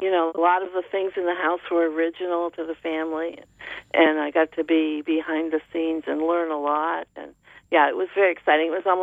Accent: New England, United States; I grew up in New England, and like most people, were exposed to Ralph Waldo Emerson as a child in school

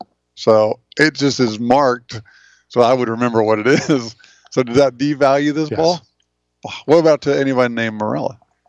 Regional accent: Evansville, Indiana, United States; Because Donnie Baseball from Evansville, Indiana, my hometown, was benched for not cutting his hair.

